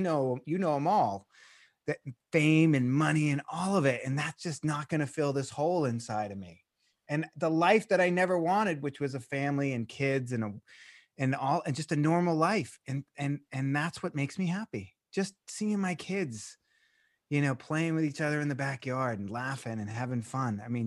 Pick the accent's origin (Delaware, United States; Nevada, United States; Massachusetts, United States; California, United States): Massachusetts, United States; Boston; You know, I grew up in Boston and I used to go to Nick's Comedy Store.